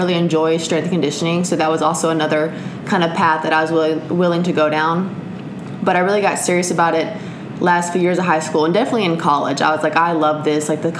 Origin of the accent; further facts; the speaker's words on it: Liberty, Texas, United States; It's right in between Houston and Beaumont, little small town. Been there all my life.